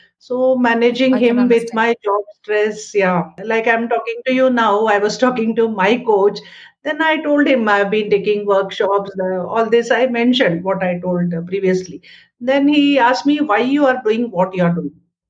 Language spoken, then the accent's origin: English; Bangalore, Karnataka, India; So about myself … from Bangalore.